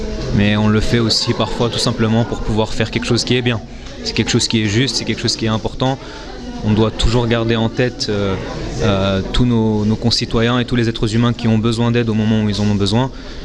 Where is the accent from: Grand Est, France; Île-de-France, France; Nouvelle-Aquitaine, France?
Île-de-France, France; Argenteuil; Alors je viens d'Argenteuil